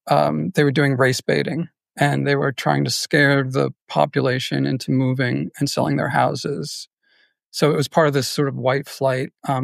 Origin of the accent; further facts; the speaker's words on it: Brooklyn, New York, United States; I was born on a dirt road in, far out in South Brooklyn.